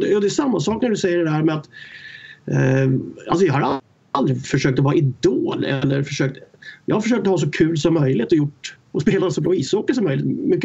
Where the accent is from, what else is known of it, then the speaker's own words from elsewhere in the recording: Stockholm, Stockholm County, Sweden; jag var uppväxt i Stockholm i förorterna där, och åkte pendeltåget in till träningar